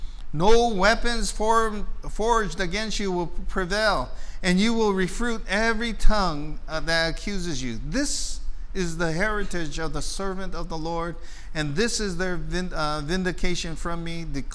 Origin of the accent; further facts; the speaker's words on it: Guam; we grew up in Guam, and we usually have about four or five storms every year. We lived on an island that lived in the alley of typhoons, Typhoon Alley.